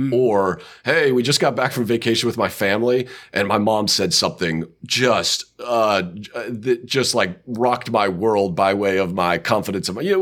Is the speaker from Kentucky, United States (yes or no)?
no; Knoxville, Tennessee, United States; I was a Navy brat, so I moved all over. But by the time I was 10, I was in Knoxville. And so I was there. Then I went to school in West Tennessee at Freed Hardeman University